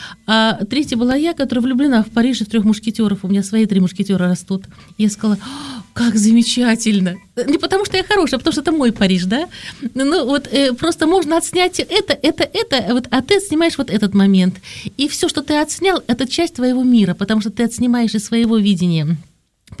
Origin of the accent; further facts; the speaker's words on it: Moscow, Russia; Я родилась в России, на краешке России, но в России. Приехала вот с 10 лет в Центральную Россию, в Москву